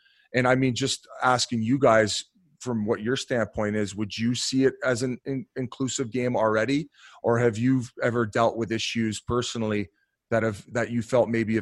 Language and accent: English; Welland, Ontario, Canada; Yeah, I'm from Welland, Ontario.